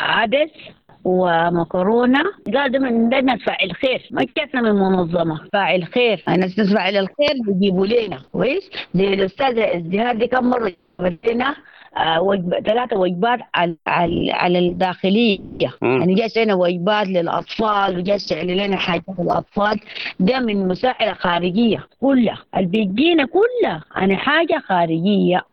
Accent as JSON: {"language": "Arabic", "region": "Khartoum", "country": "Sudan", "said": "احنا نزحنا من الخرطوم."}